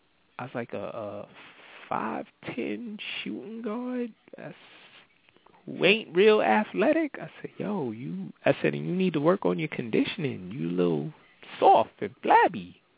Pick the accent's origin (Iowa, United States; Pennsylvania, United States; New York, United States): New York, United States; East New York; and he runs a camp in our old neighborhood. And I get to come out. I grew up in East New York, so I get to go back as much as I can